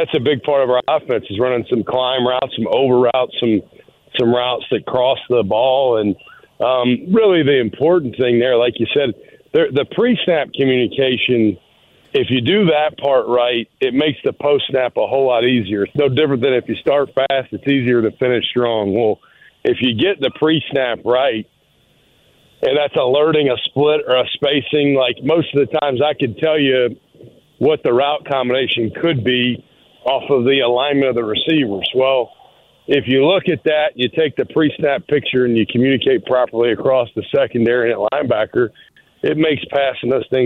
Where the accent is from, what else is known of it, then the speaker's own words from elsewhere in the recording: Alabama, United States; We got a freshman, Reese Baker, who from my hometown in Alabama.